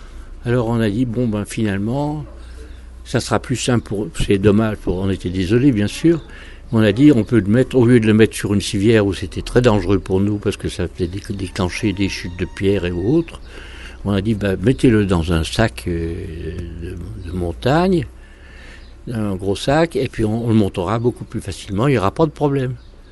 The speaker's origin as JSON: {"language": "French", "town": "Lyon", "region": "Auvergne-Rhône-Alpes", "country": "France", "said": "Je suis de Lyon, et nous étions tous de Lyon."}